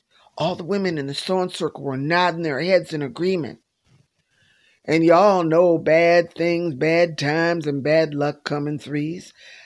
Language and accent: English; Minneapolis, Minnesota, United States; I grew up in Minneapolis. I'm second generation Minnesotan. My mother was born here. My father's from Kentucky.